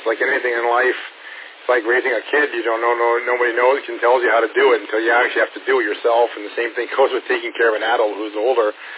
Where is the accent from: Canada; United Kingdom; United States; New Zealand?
Canada; West Coast; I said, "I came from Canada," and they said, "Oh, Canada? Where in Canada?" I said, "Well, the west coast of Canada. Way."